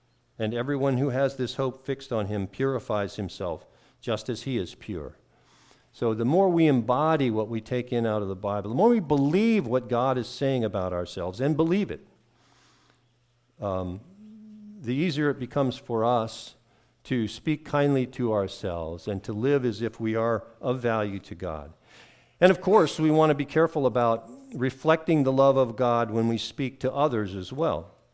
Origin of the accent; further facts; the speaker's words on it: Washington, District of Columbia, United States; moved away as an adult; also born or lived in Colorado; I'm an East Coast boy. I grew up in the Washington, D.C. metro area. People in that neighborhood speak a lot, and they don't pause 10 seconds before they tell you what they think of you.